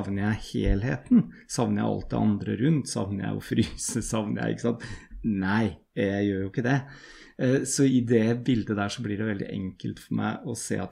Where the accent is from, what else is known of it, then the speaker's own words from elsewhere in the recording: Tønsberg, Vestfold, Norway; og som jeg har savnet lenge, også hjemme i Norge.